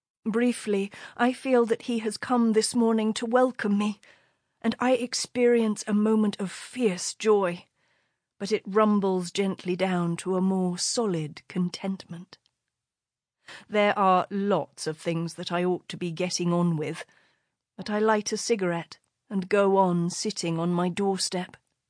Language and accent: English; London, United Kingdom; also born or lived in Scotland; We grew up in London, and in an enormous early Victorian mansion house, my father's childhood home, in southwest Scotland.